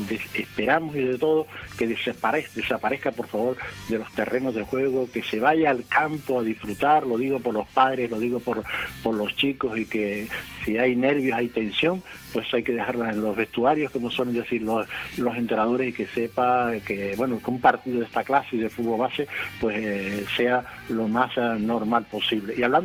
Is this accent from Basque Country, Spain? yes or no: no; Canary Islands, Spain; Yo, como canario, prefiero que suban los dos, pero si me dan a elegir, que suba el equipo de mi isla, claro está.